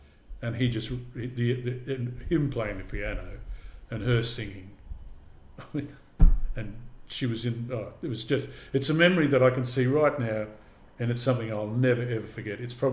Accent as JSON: {"language": "English", "country": "Australia", "said": "which I had, because I'm an Australian."}